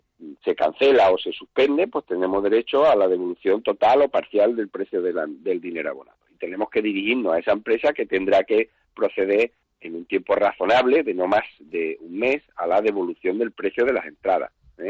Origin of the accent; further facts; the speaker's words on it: Granada, Andalusia, Spain; Estaré en Granada, mi tierra